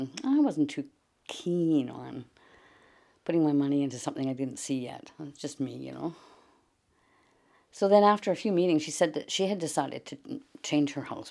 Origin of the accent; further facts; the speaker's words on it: Winnipeg, Manitoba, Canada; born there; I was born in Winnipeg. I've lived elsewhere. 12 years of my life, but most of my life I'm Winnipegger.